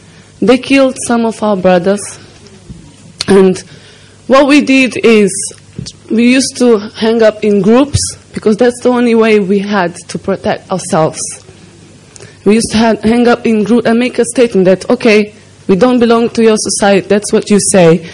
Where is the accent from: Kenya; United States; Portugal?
Portugal; also born or lived in Mozambique; I lived in Portugal. I grew up in Portugal. I live also in Mozambique. So I know both realities.